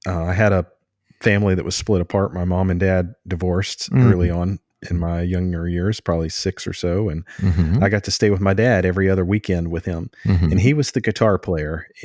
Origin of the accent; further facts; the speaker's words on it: Hopkinsville, Kentucky, United States; I'm from Western Kentucky, so Hopkinsville, Kentucky is where I kind of got going with it.